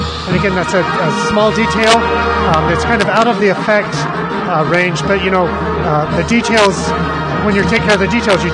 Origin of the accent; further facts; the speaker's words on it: New Mexico, United States; I'm from Southern New Mexico.